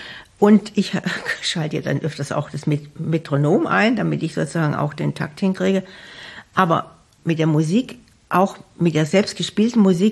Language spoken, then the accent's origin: German; Southern Germany, Germany; now in Bremen, Germany